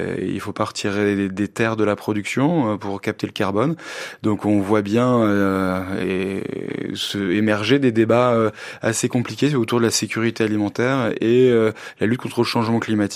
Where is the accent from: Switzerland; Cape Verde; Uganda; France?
France; ils ont des dérogations qui leur permettent d'épandre 40% de plus que chez nous en France